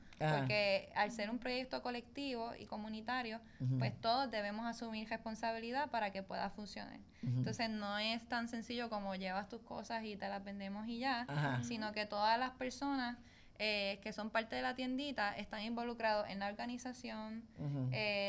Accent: Lares, Puerto Rico; yo particularmente que soy una joven lareña, no quiero irme de mi pueblo, quiero quedarme

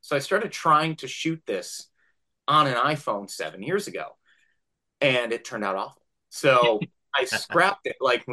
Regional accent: New York, United States; I'm originally from New York.

